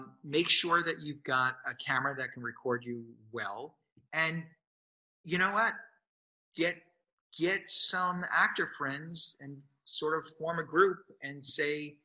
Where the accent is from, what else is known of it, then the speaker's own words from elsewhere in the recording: New York, United States; No. It's freezing. I grew up in New York. The water was like bathwater.